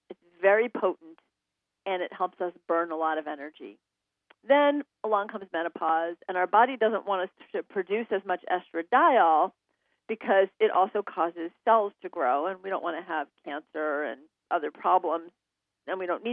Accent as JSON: {"language": "English", "town": "New York City", "region": "New York", "country": "United States", "tie": "born or raised there", "said": "I grew up in New York City, and I was just, you know, street games were a thing."}